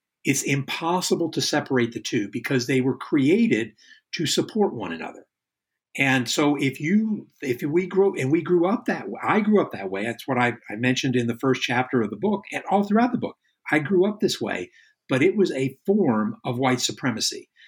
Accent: Alexandria, Virginia, United States; born there; when I was born in Alexandria, 2 miles from his home, from Lee's boyhood home.

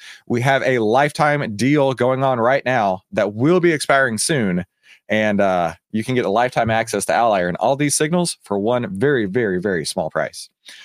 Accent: Texas, United States; And then Texas, my home state.

